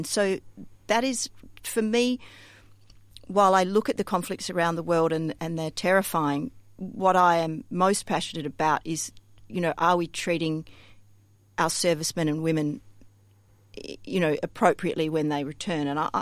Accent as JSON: {"language": "English", "country": "Australia", "said": "us apologising for being Australian"}